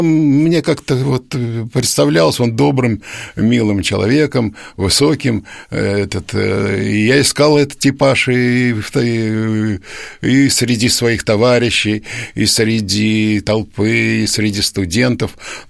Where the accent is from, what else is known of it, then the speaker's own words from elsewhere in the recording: Penza, Penza Oblast, Russia; Я приехал из Пензы и вообще ничего не знаю, я даже телефона никогда не видал